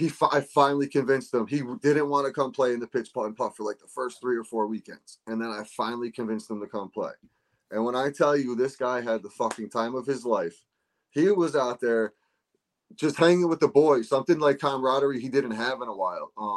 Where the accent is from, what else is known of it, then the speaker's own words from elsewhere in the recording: Troy, United States; So where I grew up in Troy, it's like picture like New York City, how the different boroughs kind of thing.